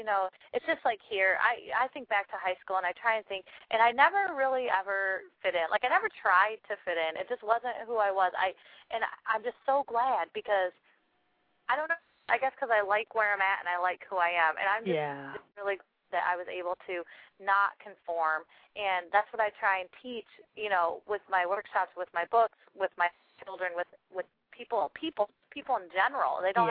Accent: Hersey, Michigan, United States; I'm from Hersey on the map, people.

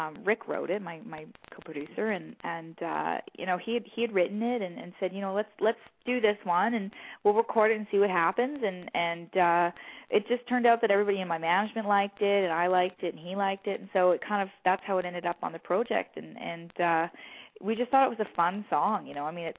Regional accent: Canada; We have that commonality of being Canadian

